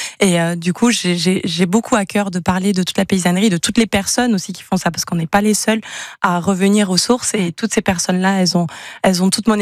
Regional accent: Colomiers, Occitanie, France; Moi, je suis toulousaine à la base, de Colomiers précisément.

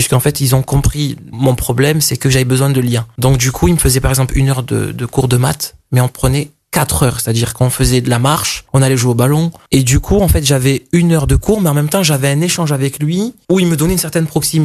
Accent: Marseille, Provence-Alpes-Côte d'Azur, France; also born or lived in Embrun; Donc, je suis passé de Marseille Nord, où je sortais pas du quartier, jusqu'à Embrun, à la montagne, où j'étais un peu isolé.

